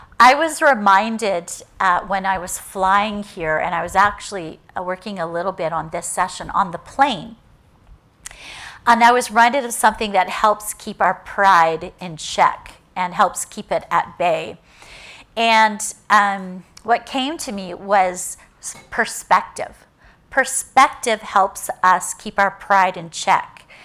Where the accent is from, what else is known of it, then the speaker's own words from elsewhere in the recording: Vancouver, British Columbia, Canada; I said, Vancouver. He's like, Vancouver, Washington? I'm like, no, Vancouver, BC.